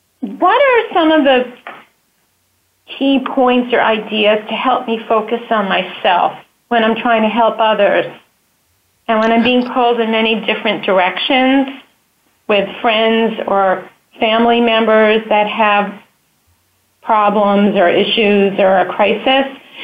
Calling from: New Jersey, United States; I'm calling in from New Jersey.

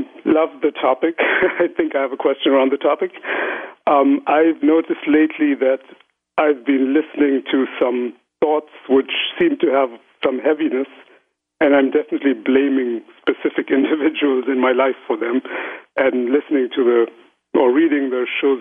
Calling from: Munich, Bavaria, Germany; I'm calling in from Munich in Germany.

